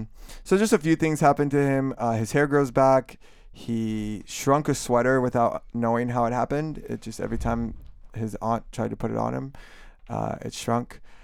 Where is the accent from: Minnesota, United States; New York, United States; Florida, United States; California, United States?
Florida, United States; Miami; It's like I grew up in Miami and I've been through many hurricanes